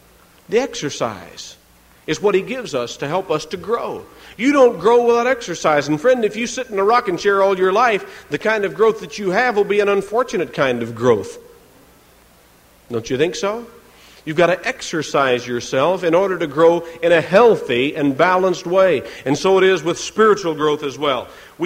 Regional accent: Kentucky, United States; also born or lived in South Carolina; now in Florida, United States; I lived in South Carolina for about 14 years. I was born and raised in Kentucky. I think of both states in a sense as my home, although this is really my home.

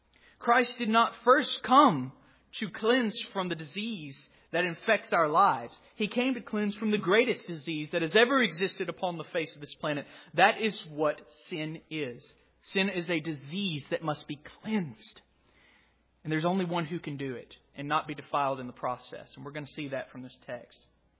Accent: Gulf Coast, United States; I am originally from the Gulf Coast, of course, and I spent many a weekend in New Orleans, Louisiana as well.

